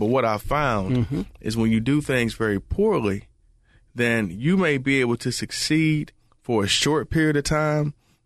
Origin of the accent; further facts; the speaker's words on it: Michigan, United States; I know. I'm from Michigan, so